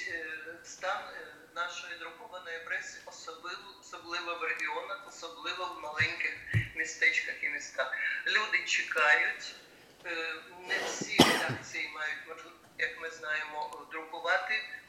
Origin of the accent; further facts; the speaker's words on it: Kherson Oblast, Ukraine; born there; І я журналіст, яка народилася на Херсонщині